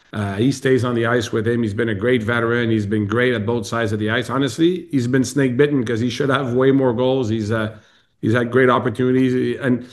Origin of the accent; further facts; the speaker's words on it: Montreal, Quebec, Canada; because we're both French Canadian and I grew up in Montreal.